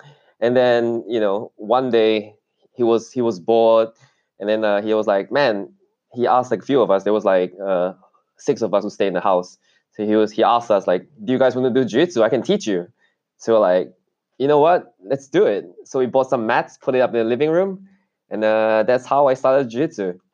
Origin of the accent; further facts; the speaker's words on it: Singapore; moved away as an adult; now in Australia; I'm born and raised in Singapore. So I came to Australia in 2011, so about 9 years ago. So actually, I came to study university